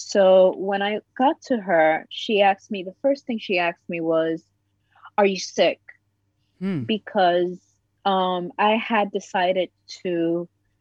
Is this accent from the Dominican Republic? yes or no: yes; Dominican Republic; I am from the Dominican Republic.